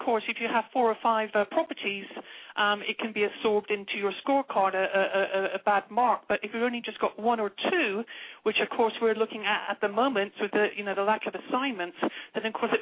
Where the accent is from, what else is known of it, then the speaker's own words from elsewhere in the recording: England, United Kingdom; now in Morgan Hill, United States; No, I'm actually from England. So I'm actually calling Morgan Hill in California.